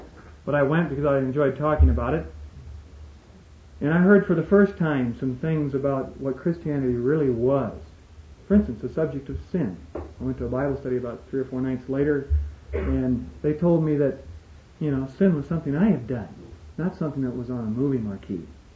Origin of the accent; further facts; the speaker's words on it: Nebraska, United States; I was raised in the Midwest on a farm south of Omaha, about 30 miles.